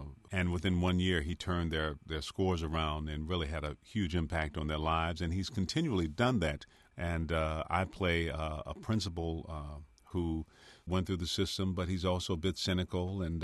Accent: Benton Harbor, Michigan, United States; I grew up in Benton Harbor. Nobody in my family ever finished high school.

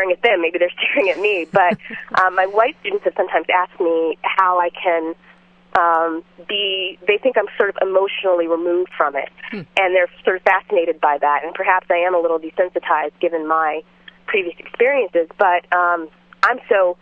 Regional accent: Kansas City, Kansas, United States; growing up in Kansas and Kansas City in the 70s and 80s, in predominantly white school settings, I found the topic of slavery in the Civil War to be very uncomfortable.

